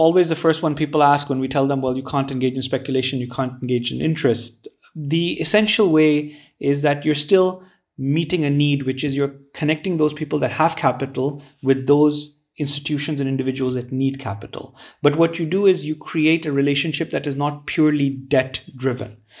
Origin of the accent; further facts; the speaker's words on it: Bahrain; I was born and raised in Bahrain, which is a tiny little island off the coast of Saudi Arabia.